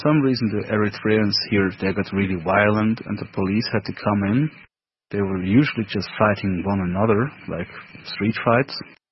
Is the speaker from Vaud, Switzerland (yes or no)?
no; Baden, Aargau, Switzerland; I'm from Baden. It's a beautiful town. Romans established it after the Celts kind of fucked up.